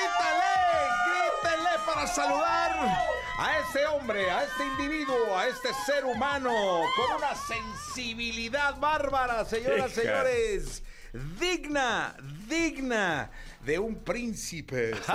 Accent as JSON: {"language": "Spanish", "town": "Huixquilucan", "region": "State of Mexico", "country": "Mexico", "said": "No, yo soy de Huixquilucan."}